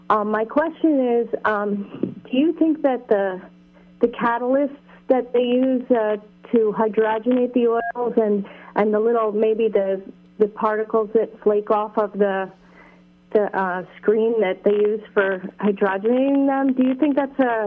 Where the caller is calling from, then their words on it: New York, United States; Hi, I'm calling from New York